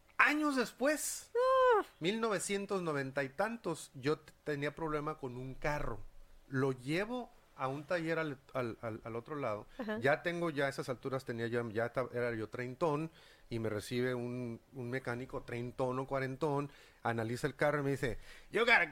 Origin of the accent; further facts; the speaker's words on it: Mexico; yo lo estoy notando como mexicano en el trato con mis connacionales.